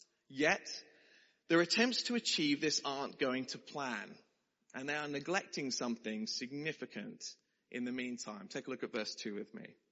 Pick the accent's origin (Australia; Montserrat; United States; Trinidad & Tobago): Australia; If you don't know me, I'm from Australia.